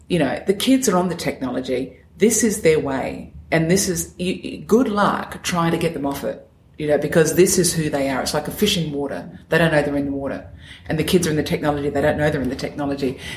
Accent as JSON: {"language": "English", "town": "Adelaide", "region": "South Australia", "country": "Australia", "tie": "born or raised there", "said": "And I say, Adelaide, what part of Adelaide? Here we go, Elizabeth."}